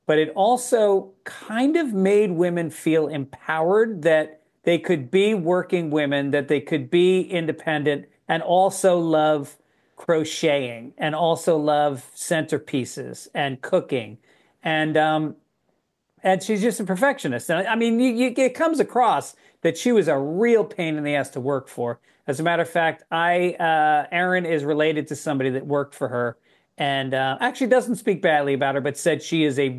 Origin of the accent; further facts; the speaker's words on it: Ireland; No, but being Irish, it will hit you even harder. It really hits me at a deep level because my grandfather was in the IRA.